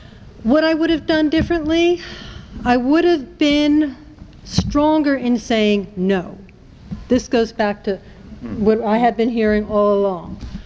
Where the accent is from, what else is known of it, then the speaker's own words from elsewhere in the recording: United States; moved away as an adult; now in France; because I realized, for one thing, being American, I was going to stay here.